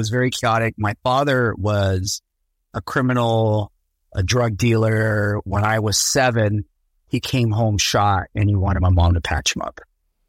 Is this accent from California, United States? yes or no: yes; California, United States; I'm from Orange County. I was actually born at UCI Medical Center, where it was Hospital of Orange or something. But I grew up mostly in Orange County.